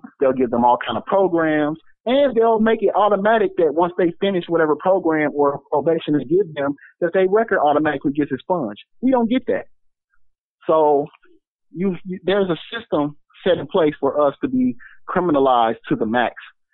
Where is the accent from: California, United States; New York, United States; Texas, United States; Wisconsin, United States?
Wisconsin, United States; right now, if I go online and I tell people I'm from Wisconsin, they will not recognize that as a place they know black people to live